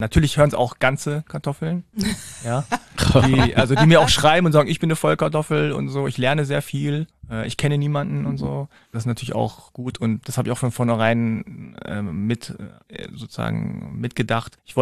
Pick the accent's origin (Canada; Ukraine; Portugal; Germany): Germany; Hanover, Lower Saxony; in Hannover, meiner Heimatstadt